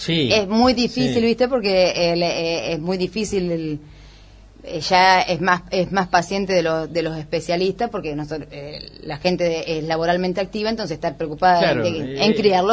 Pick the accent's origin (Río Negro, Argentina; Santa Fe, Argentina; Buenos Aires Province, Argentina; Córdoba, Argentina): Buenos Aires Province, Argentina; Junín; now in Bolívar, Argentina; yo hace 14 años que vivo en Bolívar, pero no soy, soy de Junín.